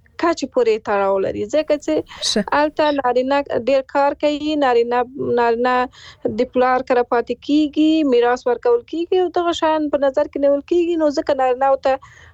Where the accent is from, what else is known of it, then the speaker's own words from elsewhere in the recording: Afghanistan; زه په افغانستان کې پیدا شوی او لویه شوی یم